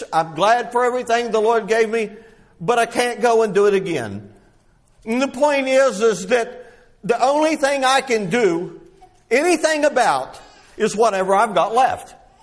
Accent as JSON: {"language": "English", "region": "West Virginia", "country": "United States", "tie": "born or raised there", "said": "Growing up in West Virginia was a very unique experience."}